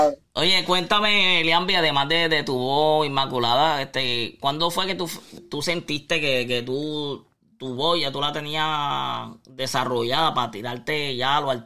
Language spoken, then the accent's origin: Spanish; Puerto Rico; mi niño es dominicano, tiene raíces, su mamá es dominicana, yo soy de Puerto Rico, pero su mamá es dominicana, me identifico un poco porque mi niño tiene raíces del Cibao.